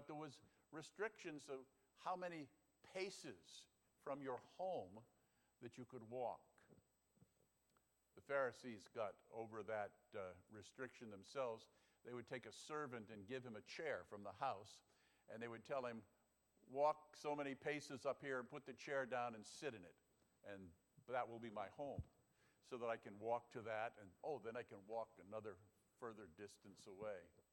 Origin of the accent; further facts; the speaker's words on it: Rhode Island, United States; Growing up in Rhode Island, there were laws that kept everything closed on a Sunday.